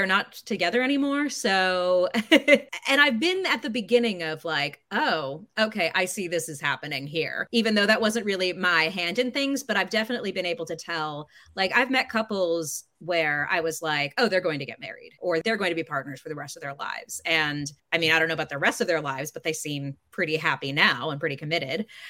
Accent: Los Angeles, California, United States; It's funny because I grew up in Los Angeles, and I remember I heard my mom on the phone once say like, ay, ay, ay.

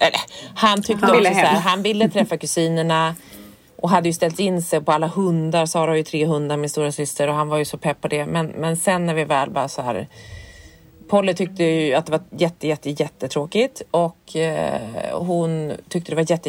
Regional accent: Härnösand, Västernorrland County, Sweden; För vi var ju uppe i Härnösand, där jag kommer ifrån.

